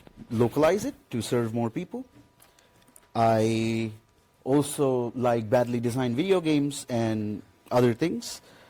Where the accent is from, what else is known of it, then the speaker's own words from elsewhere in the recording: New Delhi, Delhi, India; So I'm from New Delhi in India, and I live in Akurunya. It's a fun city.